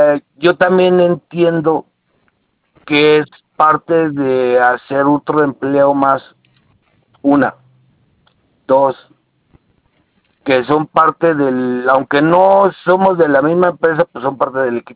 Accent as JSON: {"language": "Spanish", "country": "Mexico", "said": "A ver, que veas que yo soy de México, ¿eh?"}